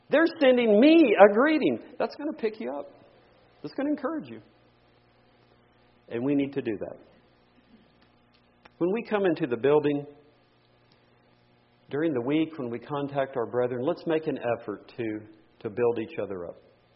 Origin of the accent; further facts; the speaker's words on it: Texas, United States; And I grew up in Hispanic churches in Texas where at the end of the service, there was always a little bit of time for the brethren to send greetings to other brethren.